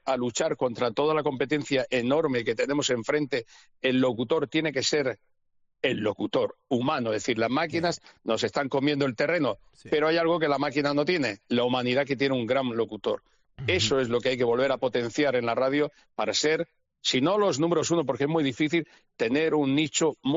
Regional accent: Cartagena, Region of Murcia, Spain; Mis padres tenían una casa en la Manga del Mar Menor. Yo soy de allá, de Cartagena, Murcia.

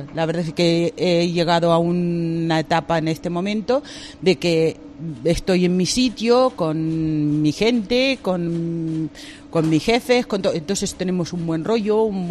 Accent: Uruguay; now in Spain; Soy de Uruguay. Sí, o sea, ya estoy nacionalizada española, pero soy de procedencia de Uruguay.

